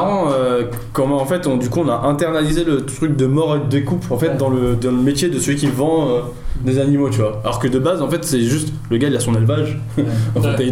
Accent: Morocco; même moi quand j'y repense à mon enfance au Maroc et tout

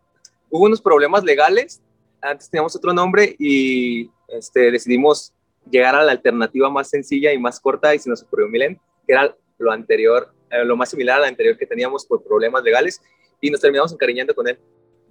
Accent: Guadalajara, Jalisco, Mexico; Sí, los tres somos de Guadalajara.

